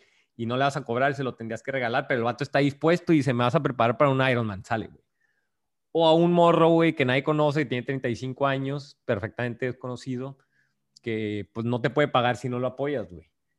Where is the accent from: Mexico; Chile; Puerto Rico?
Mexico; Y a veces como mexas, como mexicanos, nos, o sea, bajamos al mismo mexicano